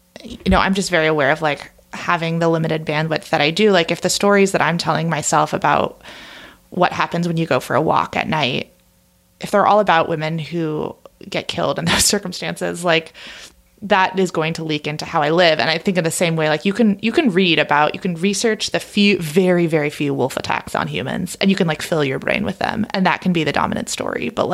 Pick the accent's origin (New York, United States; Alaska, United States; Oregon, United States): Oregon, United States; it was in my home state of Oregon.